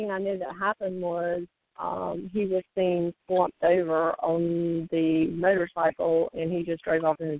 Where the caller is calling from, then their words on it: Virginia, United States; I'm calling from Virginia.